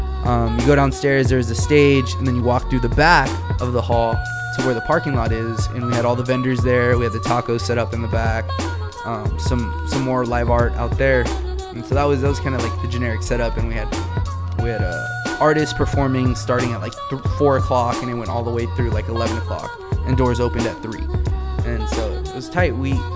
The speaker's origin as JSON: {"language": "English", "town": "Wilmington", "country": "United States", "said": "Like, we fuck with you, you fuck with, we're all from Wilmington."}